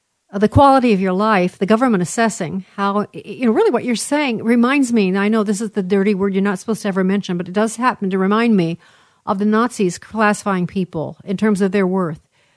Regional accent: United States; I grew up in the American system, and I could say a lot about my own experiences before Obamacare

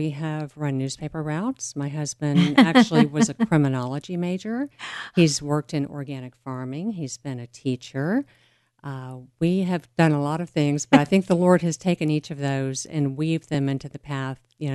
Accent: Florida, United States; I started working at a small radio station in my home state of Florida.

